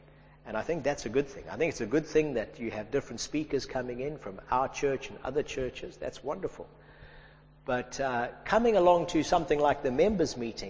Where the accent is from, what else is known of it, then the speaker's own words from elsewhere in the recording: Zimbabwe; I grew up in Zimbabwe and we used to go white water rafting on the Zambezi River.